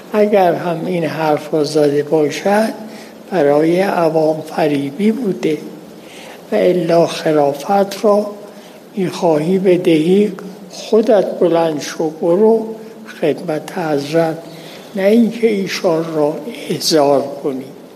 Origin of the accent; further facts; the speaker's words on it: Khorasan, Iran; البته من خودم هم خراسانی هستم